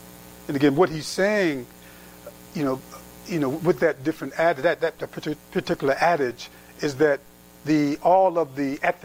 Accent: Philadelphia, Pennsylvania, United States; You know, when I was growing up in the Philadelphia area, you know, again, the many brothers and sisters have heard me say this before, we used to call people PTMs, part-time Muslims.

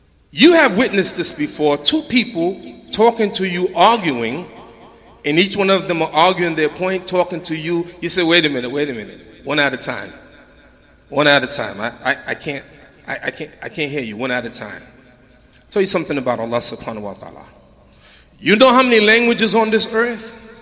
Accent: United States; I'm from the United States. I'm not from Canada.

